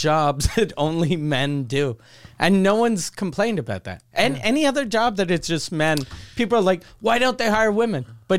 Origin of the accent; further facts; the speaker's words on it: Canada; since we're Canadian